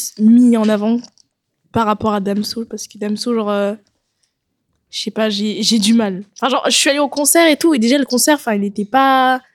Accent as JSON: {"language": "French", "country": "France", "said": "Après, c'est parce que je suis française et que, du coup, je comprends toutes les paroles et qu'aux États-Unis, bah, je suis pas bilingue"}